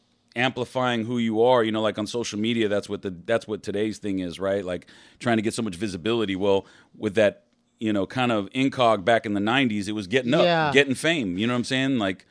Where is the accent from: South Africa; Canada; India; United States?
United States; Whittier, California; I grew up in Whittier, you know, during the house party days.